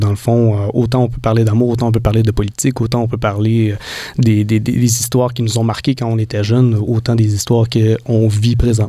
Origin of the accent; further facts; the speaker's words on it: Saint-Alphonse-de-Granby, Quebec, Canada; quand j'étais jeune, j'habitais à Saint-Alphonse-à-Granby. C'était un village où est-ce que ça prenait 15 minutes pour aller à Cowansville, 15 minutes pour aller à Granby.